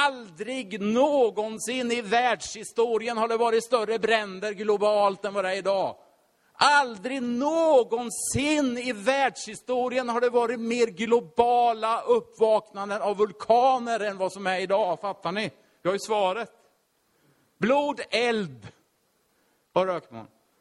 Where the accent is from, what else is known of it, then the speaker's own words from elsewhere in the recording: Finspång, Östergötland, Sweden; Jag drömde att vi var hemma i Finspång. Jag kommer ifrån.